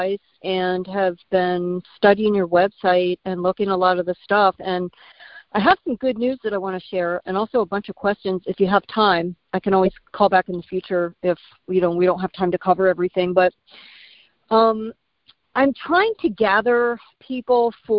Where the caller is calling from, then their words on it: California, United States; I'm from California